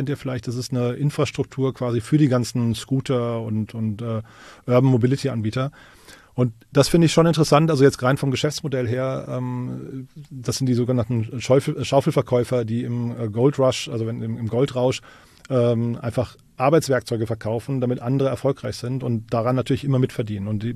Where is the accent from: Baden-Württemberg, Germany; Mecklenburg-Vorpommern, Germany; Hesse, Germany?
Hesse, Germany; oder für das Rhein-Main-Gebiet, wo ich herkomme